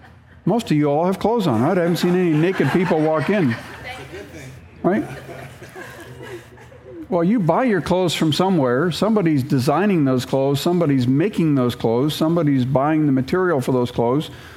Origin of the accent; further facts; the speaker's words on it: Jos, Plateau, Nigeria; I was born in Jos, grew up in Jos, and went back to Jos and have been there the last 20 years.